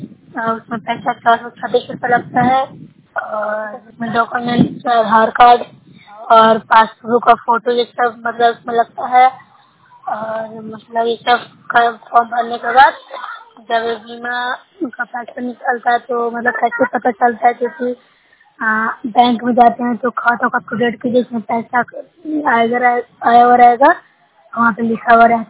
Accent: Bihar, India; मैं इंदौर से प्रखंड से हूँ, जिला नालंदा की रहने वाली हूँ।

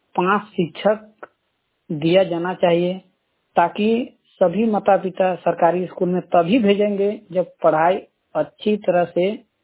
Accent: Burmu, Jharkhand, India; उरा बुढ़मू से हूँ।

